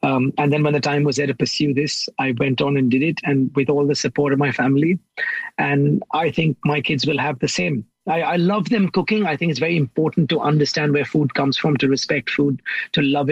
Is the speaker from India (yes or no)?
yes; India; growing up in India.